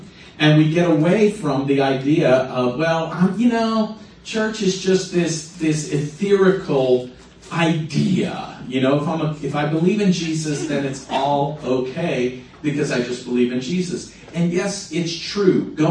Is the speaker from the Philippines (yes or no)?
no; United States; born there; Well, I was born in America. I guess I'm Christian.